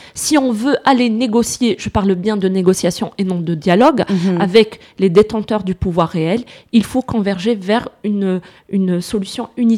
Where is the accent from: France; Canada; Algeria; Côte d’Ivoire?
Algeria; parce qu'on est des Algériens et on est citoyens algériens à part entière